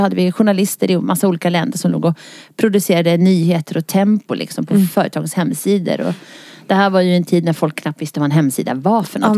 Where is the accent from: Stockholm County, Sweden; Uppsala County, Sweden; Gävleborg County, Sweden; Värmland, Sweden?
Uppsala County, Sweden; Uppsala; Jag är född och uppvuxen i Uppsala och växte upp i en vanligt villaområde och sådär.